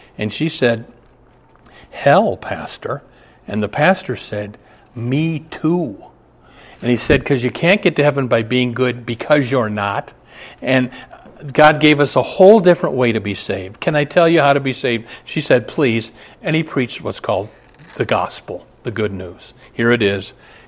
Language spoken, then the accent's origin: English; Omaha, Nebraska, United States; I just visited my hometown of Omaha, Nebraska.